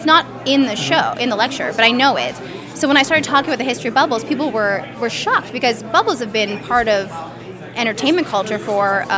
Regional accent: Canada; I'm Canadian, so I don't know a lot of the names of places

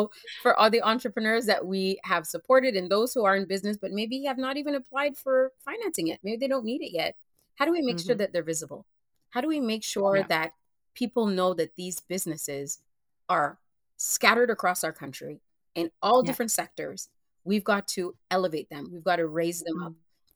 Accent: Canada; And this is a way in which you can act every day as a Canadian who may believe that I can affect change in my country to make this landscape fair and better for everyone.

